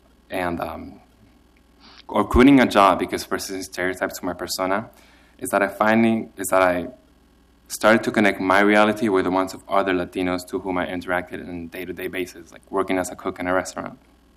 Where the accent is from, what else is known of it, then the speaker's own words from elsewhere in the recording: Santiago, Santiago Metropolitan Region, Chile; English is a second language; now in United States; I come from Santiago, Chile.